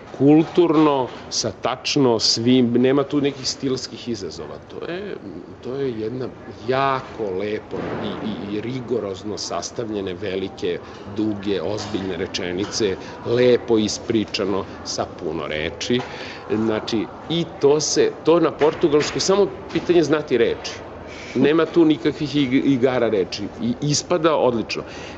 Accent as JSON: {"language": "Serbian", "country": "Serbia", "said": "ja kažem iz Srbije, odnosno iz Jugoslavije"}